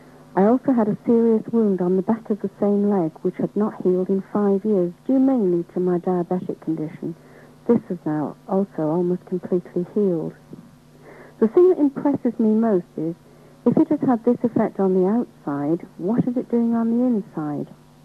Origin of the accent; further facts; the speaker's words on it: Sale, North West England, United Kingdom; I'm from Sale in Manchester.